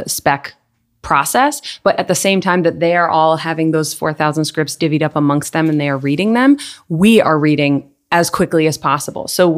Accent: New Jersey, United States; also born or lived in Manhattan; I can't claim it. I'm a Jersey girl. Yes.

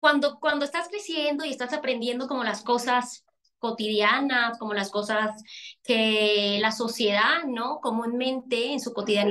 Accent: Venezuela; moved away as an adult; now in Mexico; Soy venezolana exactamente como dijiste. En este momento estoy en México. Ok, tengo 2 años viviendo en México. Me vine para acá como refugiada y aquí estoy.

